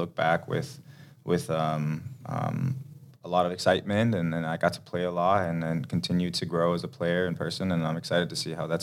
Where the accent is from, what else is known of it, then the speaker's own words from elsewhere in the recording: Denmark; now in United States; I mean, I grew up in Denmark, so it's cold weather there too.